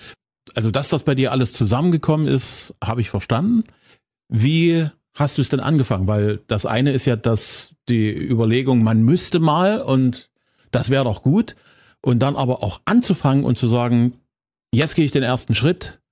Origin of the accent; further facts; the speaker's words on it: Zwickau, Saxony, Germany; das Stadtfest in Zwickau, wo du auftreten wirst, meine Heimatstadt.